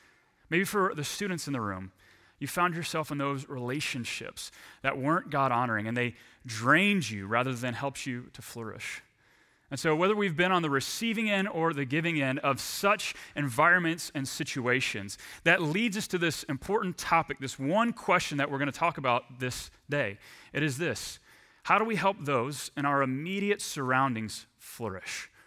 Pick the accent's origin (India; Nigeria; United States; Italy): United States; Texas; I grew up in Texas, and the only sport I was good at growing up was hockey.